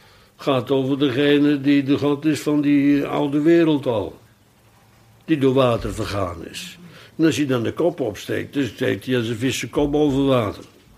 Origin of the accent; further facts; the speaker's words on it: Netherlands; Ja, en wij zijn Nederlanders, wij zijn uit het platteland, zal ik maar zeggen.